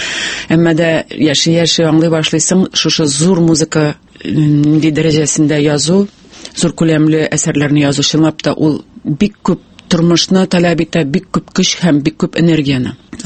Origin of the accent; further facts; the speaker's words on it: Kyshlau, Bashkortostan, Russia; Мин үзем Башкортстаннан, бик матур, дөньяның иң матур авылыннан, Кышлау елгадан, Аскын районы ул, һәм дә хәзер ул, элек мин кичкенә чагымда бу урамның бер ягыннан икенче ягына чыгып булмаслык иде, шундый баткак иде, сазлык иде.